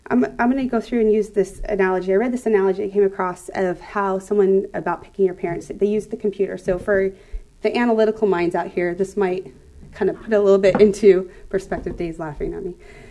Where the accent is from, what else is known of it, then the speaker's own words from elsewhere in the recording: Arizona, United States; I grew up in Arizona. Well, at least that's where I was born.